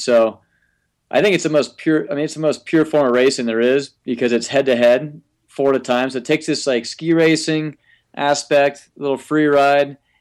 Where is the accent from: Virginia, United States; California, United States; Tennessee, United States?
California, United States; Tahoe; I grew up skiing in Tahoe